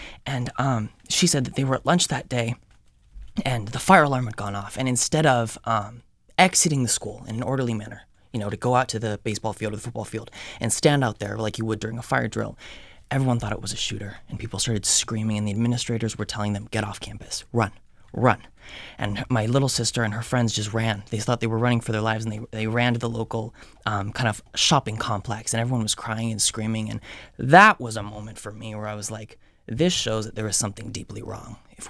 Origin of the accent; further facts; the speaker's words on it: Maple Valley, Washington, United States; Growing up in Maple Valley, my junior high participated with the local police department to have active shooter drills every year at our school.